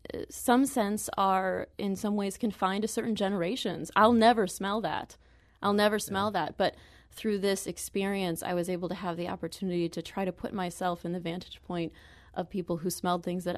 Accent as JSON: {"language": "English", "town": "St. Louis", "region": "Missouri", "country": "United States", "said": "Even though I'm from St. Louis, I still don't know so many different corners of the city."}